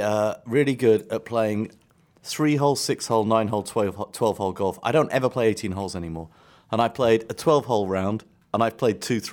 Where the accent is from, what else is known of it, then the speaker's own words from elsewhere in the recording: London, United Kingdom; I used to go to, growing up in London, I don't know if you had these up north.